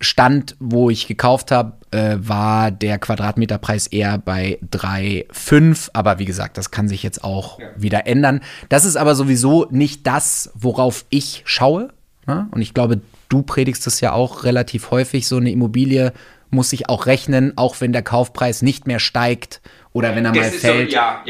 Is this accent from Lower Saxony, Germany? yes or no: yes; Wolfsburg, Lower Saxony, Germany; now in Munich, Germany; Ich war nämlich letztens in der Heimat und ich bin auf dem Land aufgewachsen. Ja, ich komme aus der Autostadt, aus Wolfsburg, und wir sind da auf dem Land, haben wir da unser Familienhaus